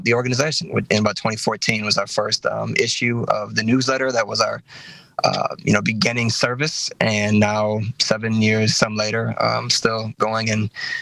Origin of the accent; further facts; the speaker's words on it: Milwaukee, Wisconsin, United States; So I was born and raised in Milwaukee, in the inner city, kind of started on the east side and grew up pretty much all my life in the 47th and North Avenue uptown area.